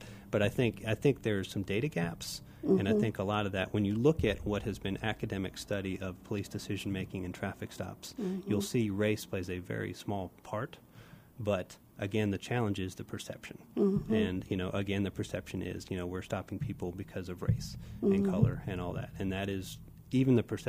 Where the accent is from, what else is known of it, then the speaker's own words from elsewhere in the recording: Miami, Florida, United States; So I grew up in Miami in the 80s and 90s.